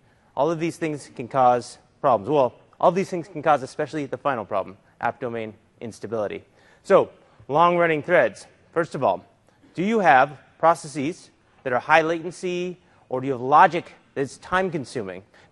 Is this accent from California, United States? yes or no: no; Boston, Massachusetts, United States; I hail from Boston.